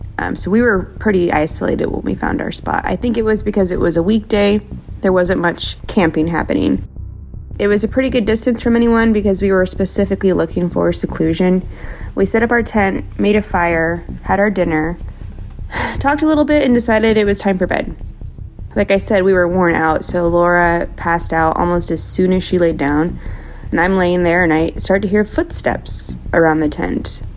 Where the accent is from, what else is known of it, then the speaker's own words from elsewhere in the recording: Kansas, United States; I'm from Kansas.